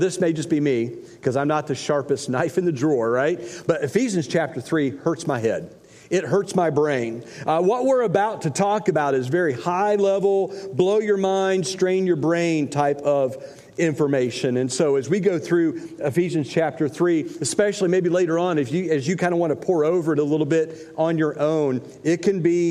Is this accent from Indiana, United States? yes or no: yes; Indiana, United States; I grew up in Indiana